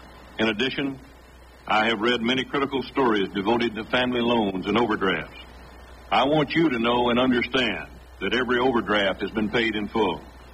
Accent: Calhoun, Georgia, United States; also born or lived in Gainesville, Georgia; I was born in Gainesville, Georgia on June the 3rd, 1931. My father was the president of Young Harris College in the mountains of northeast Georgia. When I was a boy, we moved to Calhoun, Georgia

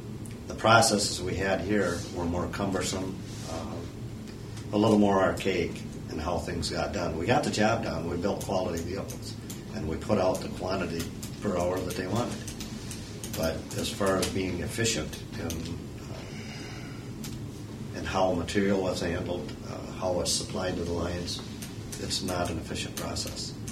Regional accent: Lansing, Michigan, United States; Initially, growing up in Lansing, to me, I know

